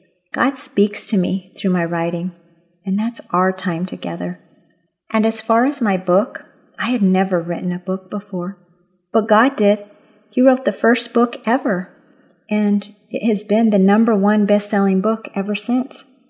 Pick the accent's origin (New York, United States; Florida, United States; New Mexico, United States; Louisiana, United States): New Mexico, United States; Well, I'm from New Mexico, the land of enchantment, or you could say the land of great chili.